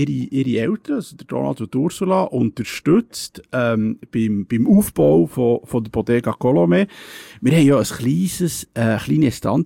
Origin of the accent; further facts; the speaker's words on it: Switzerland; Als Schweizer hat man den kennt, oder?